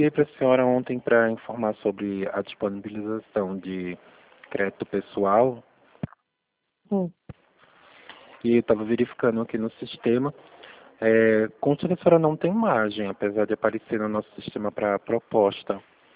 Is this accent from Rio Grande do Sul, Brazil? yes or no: no; Pernambuco, Brazil; Sou de Pernambuco, embora eu more aqui.